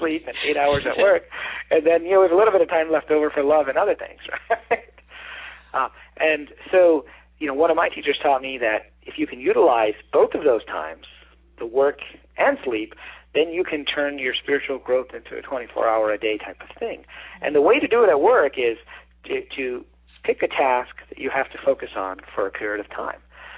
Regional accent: Detroit, Michigan, United States; You know, I grew up in Detroit in a lower middle class family.

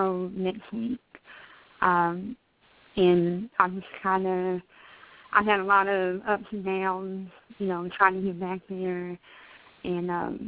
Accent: Colorado, United States; also born or lived in Charlotte; I'm originally from Colorado, and I've been here for about 2 years

